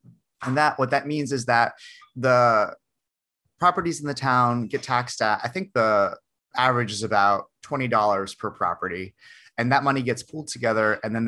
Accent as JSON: {"language": "English", "town": "Bloomfield", "region": "New Jersey", "country": "United States", "tie": "born or raised there", "said": "But if we take my hometown of Bloomfield, New Jersey, my hometown where I live today in Bloomfield, New Jersey"}